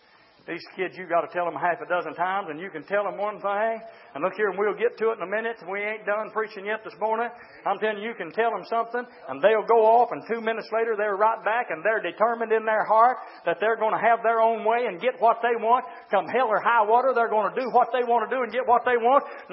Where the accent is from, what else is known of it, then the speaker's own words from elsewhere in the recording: the South, United States; I would say something, but it'd make some of y'all mad. I'm from the South.